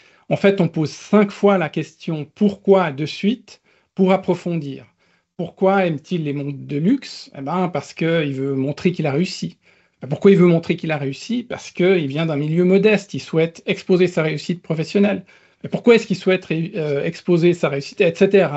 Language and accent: French; Switzerland; Enfin, c'est des francs en Suisse, mais c'est des euros, là, puisque je suis suisse.